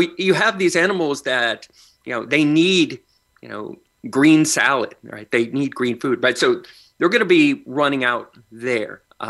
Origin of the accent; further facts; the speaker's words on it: Tulsa, Oklahoma, United States; In my hometown of Tulsa